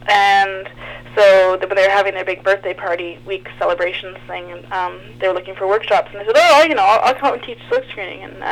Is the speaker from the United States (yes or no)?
no; Toronto, Ontario, Canada; I grew up here in Toronto, and for the past 8 months, I have lived on the west coast of Canada.